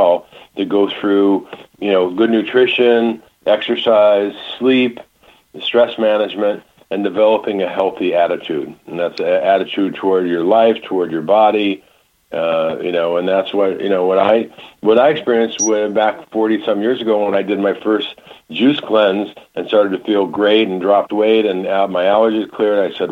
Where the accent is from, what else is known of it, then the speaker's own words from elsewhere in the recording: Michigan, United States; I grew up in Michigan, so I know about the Flint and the wonderful nature of the Michiganders.